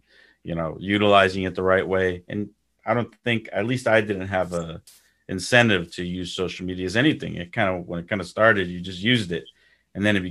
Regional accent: New York, United States; now in Houston, United States; I like that atmosphere because I'm from New York. So I remember that. I moved to Houston, so it's totally different here.

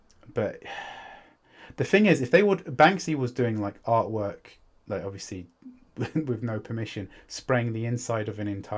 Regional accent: United Kingdom; I'm British

